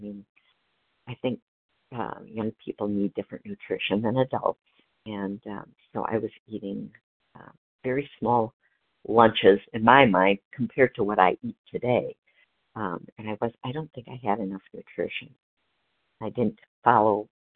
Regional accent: Wisconsin, United States; Yeah, I grew up in Wisconsin, actually, and I'm very happy here. It's always been home.

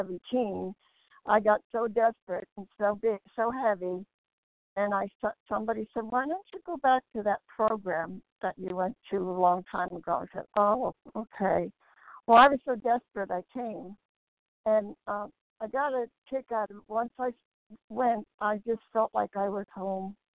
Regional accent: Pennsylvania, United States; I'm from Pennsylvania.

